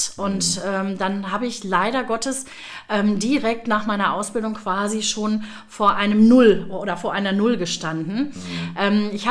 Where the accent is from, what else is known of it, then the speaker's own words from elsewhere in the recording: Gelsenkirchen, North Rhine-Westphalia, Germany; born there; now in Bunde, Germany; Ja, also gebürtig bin ich aus Gelsenkirchen, also ganz tiefes Ruhrgebiet, wie man so schön sagt.